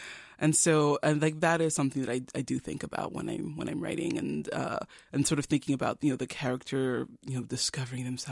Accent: Nigeria; moved away; Because when I first moved to Louisiana, and this when we came from Nigeria, you know, it was a culture shock for me.

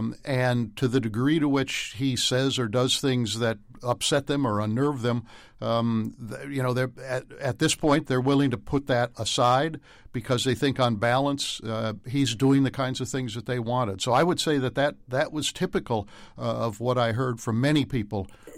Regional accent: Midwest, United States; I grew up in the Midwest, so I have a sense of what that is like.

